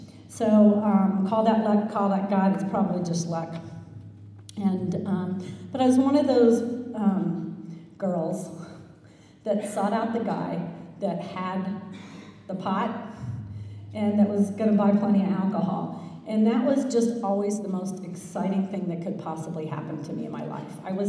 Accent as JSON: {"language": "English", "town": "Cincinnati", "region": "Ohio", "country": "United States", "tie": "born or raised there", "said": "And I grew up in Cincinnati, Ohio, which not that exciting."}